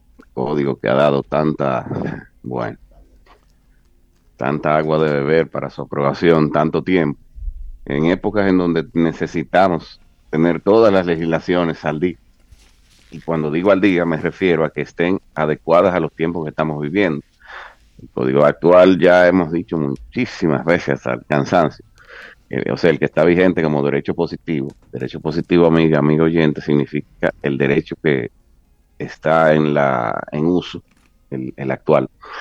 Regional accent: Dominican Republic; nosotros como dominicanos merecemos de sus buenos oficios para que sea aprobado.

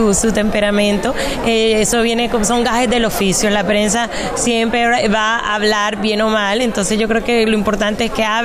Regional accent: Barranquilla, Atlántico, Colombia; La verdad es que Barranquilla, yo soy Barranquilla, yo soy barranquillera, y para mí es un orgullo que la gente cuando me ve a mí, cuando me oye, se acuerden de Barranquilla.

